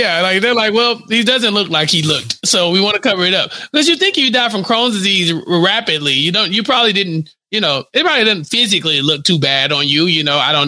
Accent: Ireland; But also, we're Irish, so we got a party.

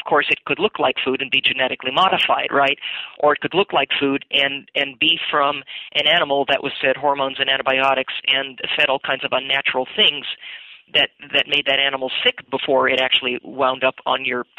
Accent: Minnesota, United States; of course, I'm from Minnesota, where it gets a little bit cold this time of year. Originally, I'm from Minnesota anyway. I don't live there now.

